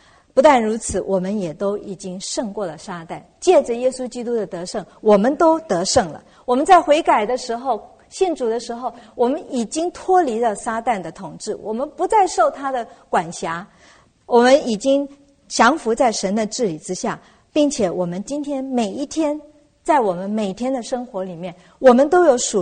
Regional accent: China

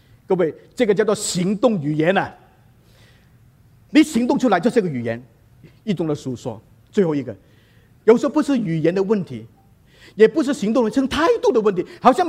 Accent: Chaozhou, Guangdong, China; 他是潮州人啊，我也是潮州人

